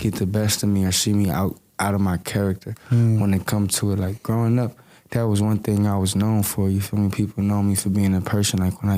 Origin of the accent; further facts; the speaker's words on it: Victorville, California, United States; Like, I love Compton, but Victorville, that's where I grew up at. You feel me? I come from the Ville. Like, a lot of people don't know where Victorville is at.